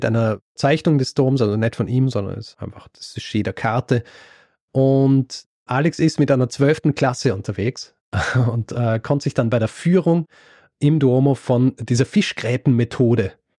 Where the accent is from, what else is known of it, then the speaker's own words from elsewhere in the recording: Vienna, Austria; accent: Viennese; sie hat dann irgendwie gemeint, dass sie das quasi an meinem Wiener Akzent, da war sie sich dann sicher, das bin ich.